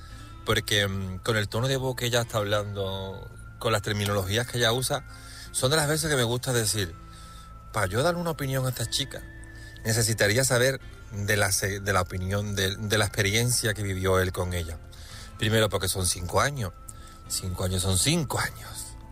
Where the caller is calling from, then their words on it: Seville, Andalusia, Spain; de Sevilla. Un saludo a todos.